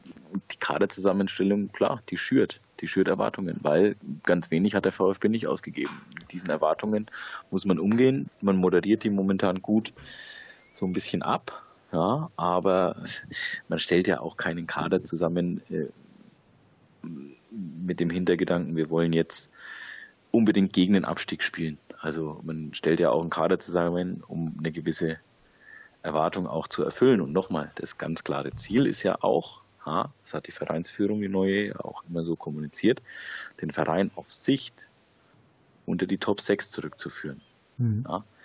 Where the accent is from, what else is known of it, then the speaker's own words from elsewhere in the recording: Bavaria, Germany; Weiß ich nicht, ich bin Franke. Bei uns sagt man das nicht so.